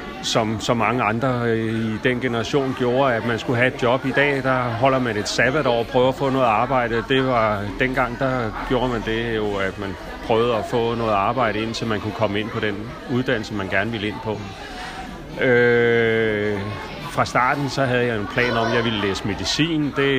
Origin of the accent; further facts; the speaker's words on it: Copenhagen, Capital Region of Denmark, Denmark; Jeg er født i København og opvokset i Københavns omegn. Jeg har boet der, indtil jeg fyldte 30.